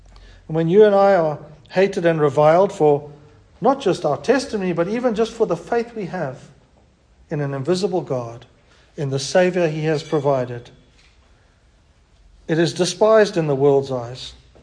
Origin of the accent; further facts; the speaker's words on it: Harare, Zimbabwe; now in Perth, Australia; When we immigrated from Harare to Perth, by all accounts that I could research, Harare at the time was in the bottom 10 cities on earth in terms of its facilities.